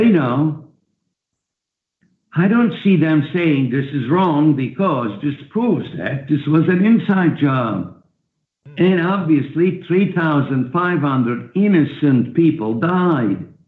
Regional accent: United States; Or are we America? We are America. I am an American, and I'm shouting like this for my grandchildren.

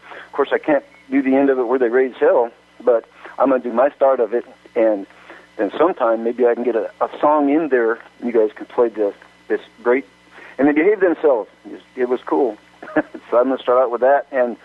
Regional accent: Denver, Colorado, United States; born there; now in Redding, United States; I was born in Denver, and I met a woman on the Internet 3 years ago and moved to Redding

